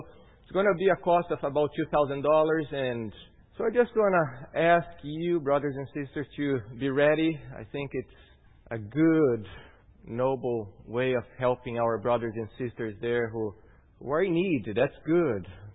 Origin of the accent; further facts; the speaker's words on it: Brazil; I think in Brazil, I'm from Brazil, and how hard things are there.